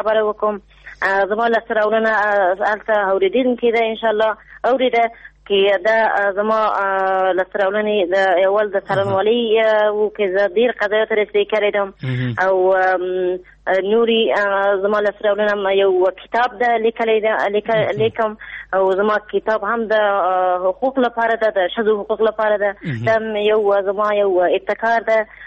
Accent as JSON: {"language": "Pashto", "region": "Ghor", "country": "Afghanistan", "tie": "born or raised there", "lives_now": "Kandahar, Afghanistan", "said": "زما اصلي ځای د غور ولایت څخه ده"}